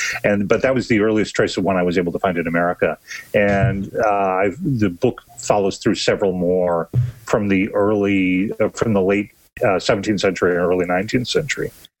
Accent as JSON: {"language": "English", "region": "Illinois", "country": "United States", "tie": "born or raised there", "said": "I grew up mostly in Illinois. And so I was always aware of the Midwest as the home of tornadoes."}